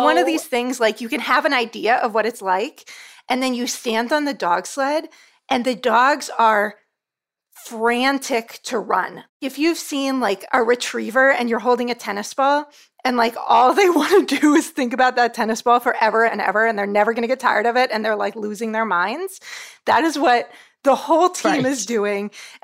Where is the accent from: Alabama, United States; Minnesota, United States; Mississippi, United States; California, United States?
California, United States; I grew up in California.